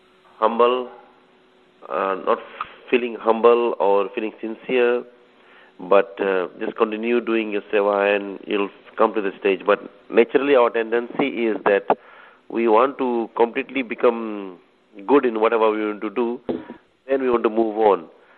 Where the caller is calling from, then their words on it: Orlando, Florida, United States; I'm speaking from Orlando, Florida.